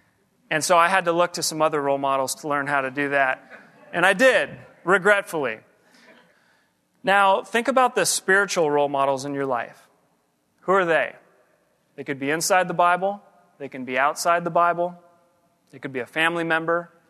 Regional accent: California, United States; growing up in Southern California, my sport was hockey.

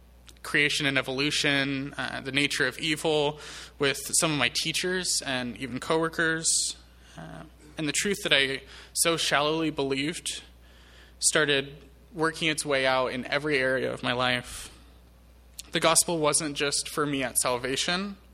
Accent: Brazil; I grew up in Brazil.

